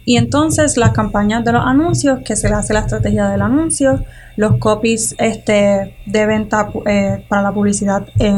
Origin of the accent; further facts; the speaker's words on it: Arecibo, Puerto Rico; y yo soy de Arecibo